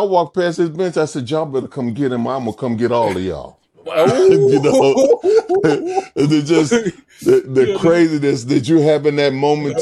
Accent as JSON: {"language": "English", "town": "Chicago", "region": "Illinois", "country": "United States", "said": "I said, I'm from Chicago."}